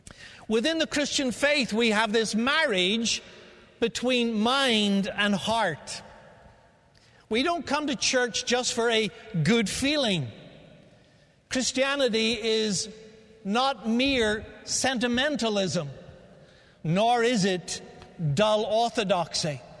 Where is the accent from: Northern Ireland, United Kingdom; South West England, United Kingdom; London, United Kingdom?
Northern Ireland, United Kingdom; Belfast; accent: Irish; now in United States; I fear I have lived so long in America today that my Irish accent is almost gone. I was on a trip recently back to Ireland, flew into Dublin, got on a bus to Belfast, my home